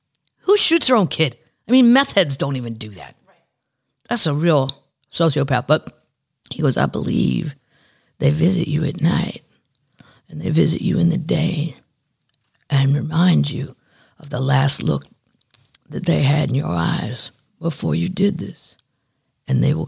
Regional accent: Ireland; As an Irish person, I can't get on board.

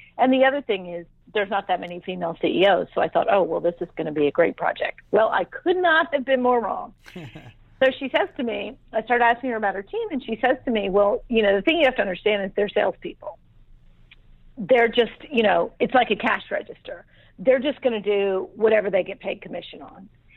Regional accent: Washington, District of Columbia, United States; now in Atlanta, United States; I'm from Washington, D.C., but I live in Atlanta, Georgia now.

